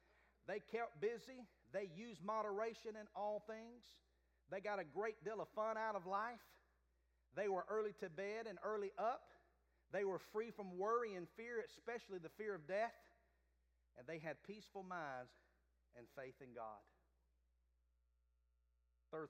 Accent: Alabama, United States; I wasn't expecting to meet someone that was born and raised in Alabama as I am.

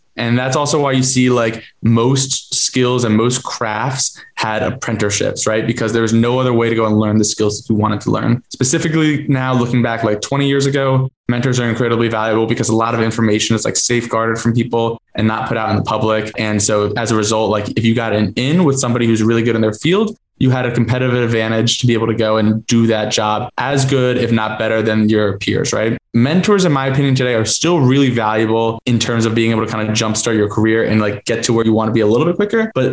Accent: New Jersey, United States; also born or lived in Boston, United States; I'm from Jersey, lived up in Boston, partners from Rhode Island, all Northeast boys, right?

